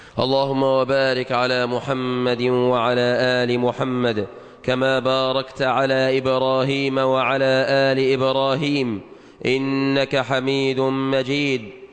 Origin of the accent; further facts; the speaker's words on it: Egypt; بلادنا مصر